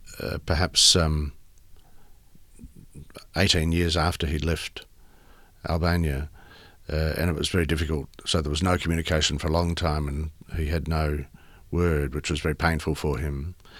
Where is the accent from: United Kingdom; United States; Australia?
Australia; Whyalla, South Australia; born there; I was born in Whyalla, mm-hmm. in South Australia.